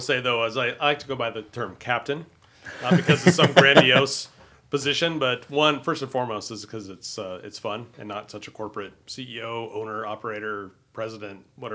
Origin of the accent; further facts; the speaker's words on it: Vancouver, Washington, United States; also born or lived in Texas; Not super native to Vancouver, but almost. I came here as a wee lad from, to borrow some Kiggins Irish, from Texas, but been functionally growing up in Vancouver since 75.